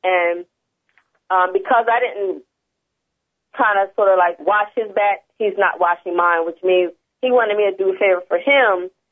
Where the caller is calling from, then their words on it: Newark, New Jersey, United States; I'm calling from Newark, New Jersey.